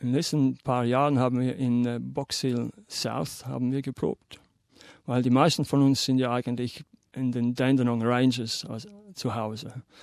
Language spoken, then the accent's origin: German; Switzerland; Bei uns in der Schweiz darf man nur O und U, vielleicht mal ein Ü, wenn es gut geht